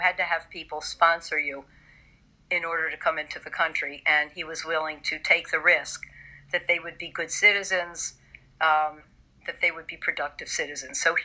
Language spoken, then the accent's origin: English; Chicago, Illinois, United States; born there; my uncle sponsored her in Chicago, which is where I was born. I was born in Chicago.